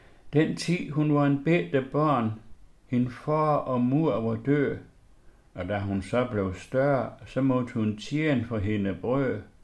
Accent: Central Denmark Region, Denmark; accent: West Jutlandic; first language West Jutlandic Danish; den jyske dialekt, som er mit modersmål, det er fra Vestjylland. Det er fra det, der hedder Nørre Horne Herred, eller Søndende Å, som angiver, at det er egnen syd for Skjern Å.

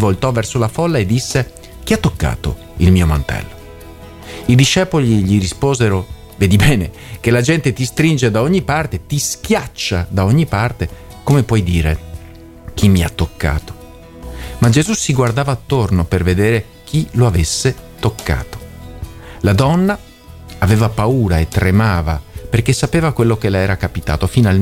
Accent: Veneto, Italy; io da buon veneto lo faccio

